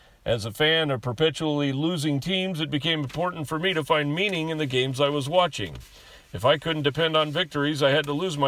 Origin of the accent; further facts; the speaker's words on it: Washington, United States; I was born and raised near Seattle and learned to love sports through a childhood obsession with the Seattle Mariners and Seahawks.